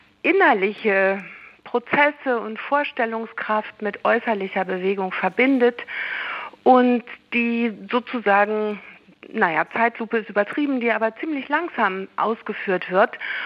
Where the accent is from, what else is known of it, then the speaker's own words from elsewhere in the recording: Lower Saxony, Germany; Ich komme aus Niedersachsen